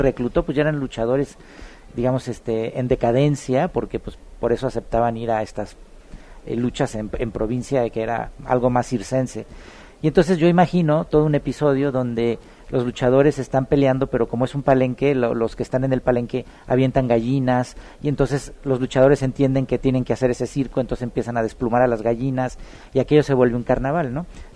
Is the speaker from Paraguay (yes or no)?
no; Mexico; Así somos los mexicanos, ¿no?